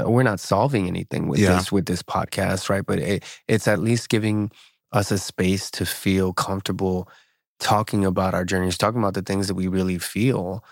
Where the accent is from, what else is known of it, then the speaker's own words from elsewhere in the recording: New Jersey, United States; I was raised in South Jersey, Philadelphia area, not far from Virginia.